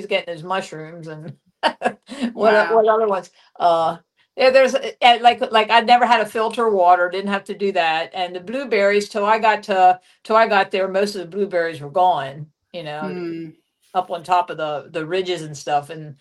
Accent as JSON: {"language": "English", "town": "York", "region": "Pennsylvania", "country": "United States", "said": "And because I was from York, Pennsylvania, they said"}